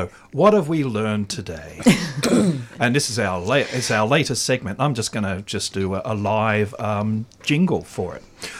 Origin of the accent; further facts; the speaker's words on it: Sydney, New South Wales, Australia; Well, I was born and raised in Sydney. You can tell, can't you?